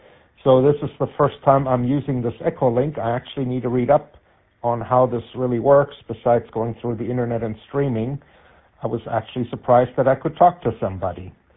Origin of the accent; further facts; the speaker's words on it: Greenville, United States; now in United Kingdom; calling you via an Echolink from the UK, so this works pretty well. This is my first attempt here. So I'm actually from Greenville, and so I usually use the repeater, but I'm currently living in the UK.